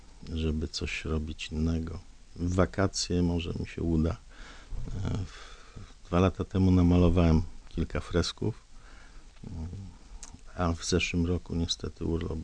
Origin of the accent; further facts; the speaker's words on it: Grójec, Masovian Voivodeship, Poland; Z Grójca.